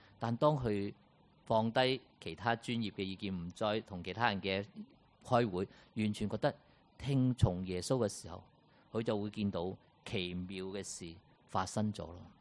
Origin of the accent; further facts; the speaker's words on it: Hong Kong; 我香港人呢